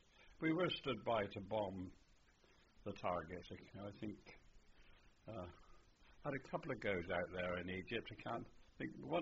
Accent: United Kingdom; Well, I suppose basically I am British in that we're always right, I felt.

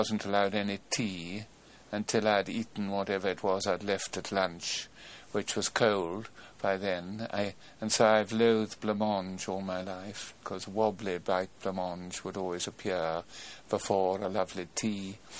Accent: Patna, Bihar, India; born there; Yes, I was born in Patna, in India, in 1916.

